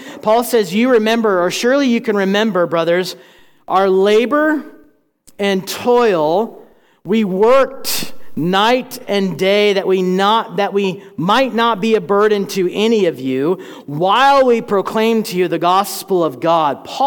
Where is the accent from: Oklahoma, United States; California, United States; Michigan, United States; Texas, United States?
Oklahoma, United States; Tulsa; This was 2002, and I went back to my hometown of Tulsa, Oklahoma to become a youth pastor.